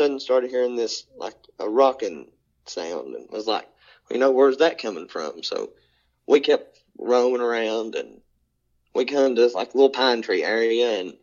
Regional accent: London, Kentucky, United States; Well, I grew up in London, Kentucky. So we lived on a farm.

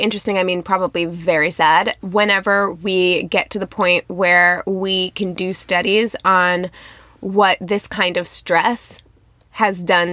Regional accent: Midwest, United States; I've said it on this podcast many times, I'm from the Midwest.

